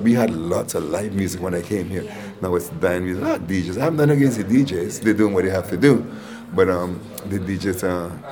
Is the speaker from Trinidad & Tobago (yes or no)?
yes; Trinidad & Tobago; also born or lived in Toronto; now in Cayman Islands; I grew up in Trinidad, and I was one of the youngest steel pan arrangers in Trinidad when I was growing up.